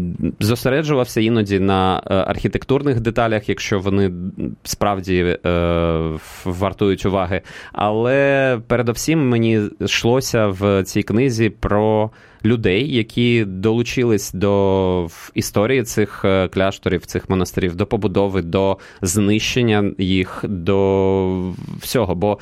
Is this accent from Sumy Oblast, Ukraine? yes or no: no; Kyiv, Ukraine; я киянин, я живу в Києві.